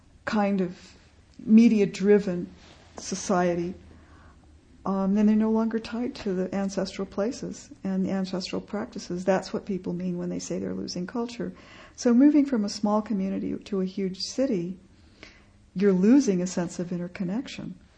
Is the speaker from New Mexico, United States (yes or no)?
yes; Taos, New Mexico, United States; research in New Mexico, where I grew up in Taos